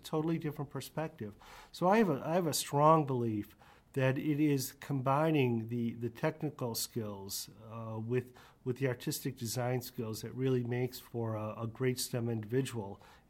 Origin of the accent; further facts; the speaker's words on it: Buffalo, New York, United States; I'm originally from Buffalo, a nice metropolitan